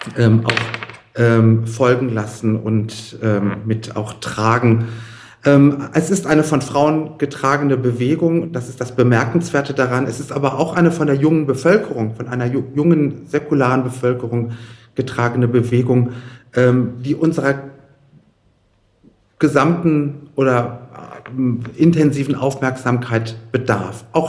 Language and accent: German; Iran; moved away; Ich habe selbst als Kind im Iran die Islamische Revolution erlebt. Ich war dort als noch Grundschüler, als die Revolution ausbrach.